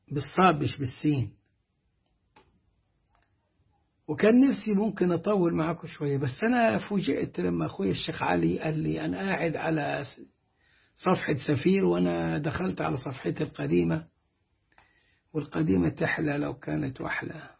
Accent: Egypt; عندنا حاجة زي النكتة أو الفكاهة بنقول احنا كمصريين

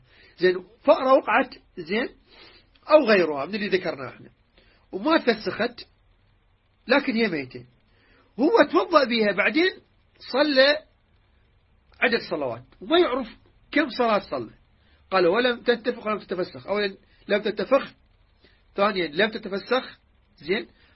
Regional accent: Iraq; كما يقال عندنا بالعراق،

